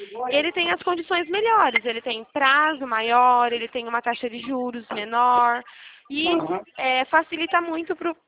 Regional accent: Araras, São Paulo, Brazil; eu sou de Arara, São Paulo

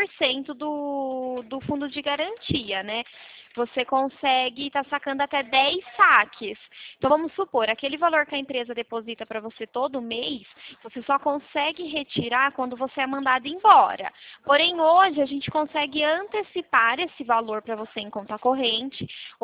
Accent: Araras, São Paulo, Brazil; Eu sou de Arara, São Paulo.

